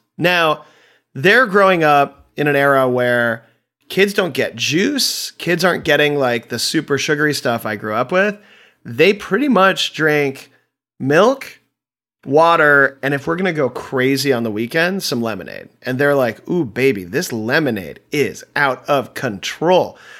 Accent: Chicago, Illinois, United States; born or raised there

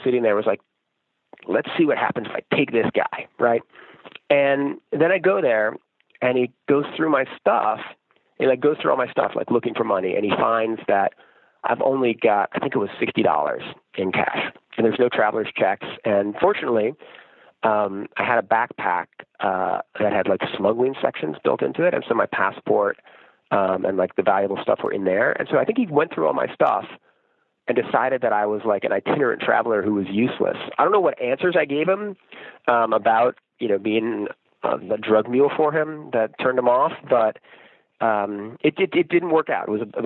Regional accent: Boston, Massachusetts, United States; I grew up in Boston

